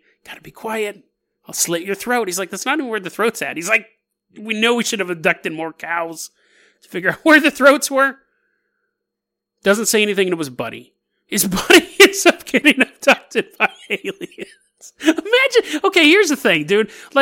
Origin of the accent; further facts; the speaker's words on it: Sacramento, California, United States; I grew up in Sacramento, so I mean